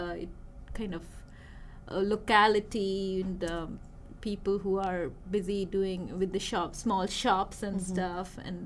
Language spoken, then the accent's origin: English; Kolkata, West Bengal, India; also born or lived in Kanpur; I was born in Kanpur, so that is in central part of India, but I belong to Calcutta, which is the eastern part of India. So I'm from India, and I come from the West Bengal region, which is the eastern part of India.